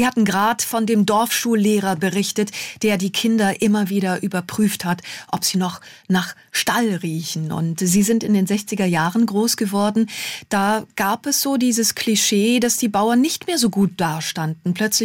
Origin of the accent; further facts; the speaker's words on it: North Rhine-Westphalia, Germany; Ich kenne es aus meiner Heimat im Sauerland.